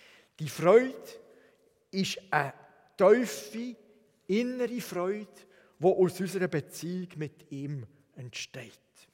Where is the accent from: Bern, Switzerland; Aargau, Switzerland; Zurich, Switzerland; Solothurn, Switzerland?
Bern, Switzerland; Wir als Berner haben im Moment genug Grund, uns zu freuen.